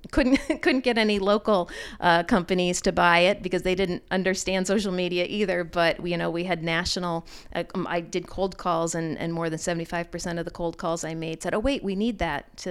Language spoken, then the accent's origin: English; Rochester, New York, United States; I grew up with beer. I'm from Rochester, with Genesee being such a huge influence here.